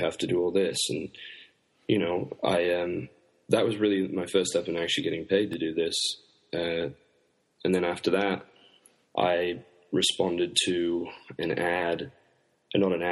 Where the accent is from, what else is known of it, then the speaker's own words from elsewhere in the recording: California, United States; 20 minutes from my hometown, in California where my parents lived.